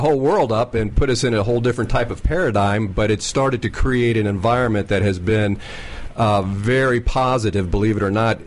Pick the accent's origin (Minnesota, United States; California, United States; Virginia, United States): Virginia, United States; I'm from Northern Virginia.